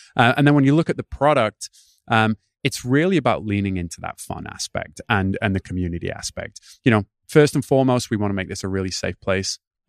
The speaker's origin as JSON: {"language": "English", "country": "United Kingdom", "said": "For listeners, I am British, but yes, my accent is slightly mangled now."}